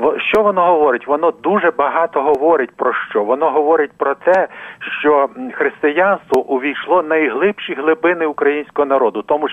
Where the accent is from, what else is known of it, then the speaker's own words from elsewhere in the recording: Slobodyshche, Zhytomyr Oblast, Ukraine; я пригадую моє рідне село Слободище Бердичівського району Житомирської області, коли я був маленьким і ходив до школи, це були 40-ві, початок 50-х років